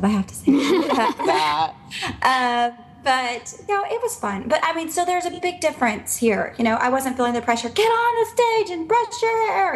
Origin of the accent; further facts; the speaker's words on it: the South, United States; I grew up doing pageants. I'm from the South, so there are a lot more pageants in the South than I think maybe in California.